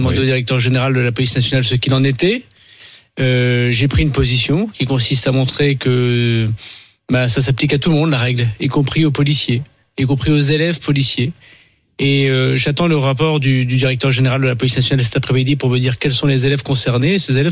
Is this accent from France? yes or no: yes; Tourcoing, Hauts-de-France, France; Les gens respectaient, chez moi, à Tourcoing, les distanciations sociales.